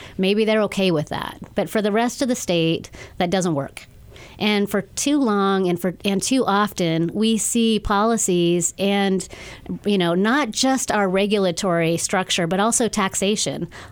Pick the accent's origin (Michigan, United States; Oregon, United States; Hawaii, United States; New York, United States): Oregon, United States; Klamath Falls; We need change in Oregon. And I am originally from Klamath Falls. I'm a small town girl.